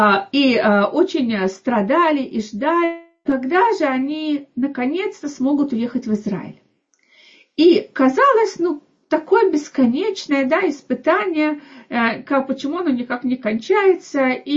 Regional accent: Moscow, Russia; now in Israel; так как я из Москвы, я как бы знаю про людей, которые приехали вот тогда вместе с моими родителями.

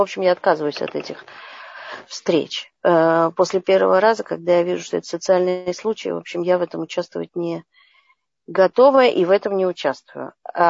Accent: Moscow, Russia; born there; Я родилась в Москве, и у меня передо мной 4 поколения врачей, в том числе и женщин.

